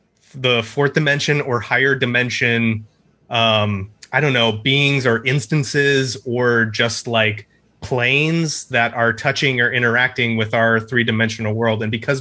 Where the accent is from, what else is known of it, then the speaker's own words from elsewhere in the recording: Seattle, Washington, United States; Like around Seattle, Washington area.